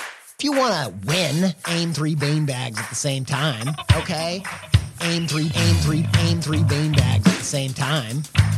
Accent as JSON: {"language": "English", "region": "Indiana", "country": "United States", "lives_now": "Ohio, United States", "said": "I'm from the Midwest, Indiana boy, now living in Ohio."}